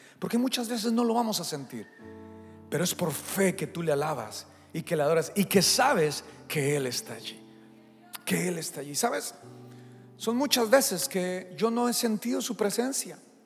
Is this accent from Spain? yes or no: no; Bogotá, Colombia; now in Houston, United States; Ahorita que está haciendo un calor sabroso aquí en Houston. Yo vengo del frío, yo vengo de Bogotá. Estoy nuevo aquí en la ciudad, ¿no?